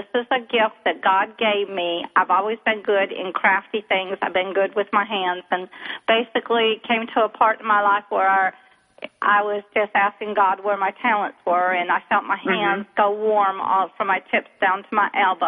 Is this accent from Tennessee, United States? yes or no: yes; Tennessee, United States; No, it's Tennessee. I live in Texas, but I'm from Tennessee.